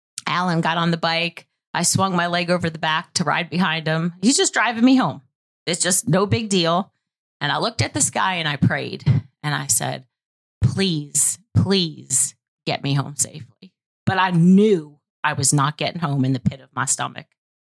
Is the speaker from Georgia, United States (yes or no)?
no; New Jersey, United States; I grew up in North Jersey.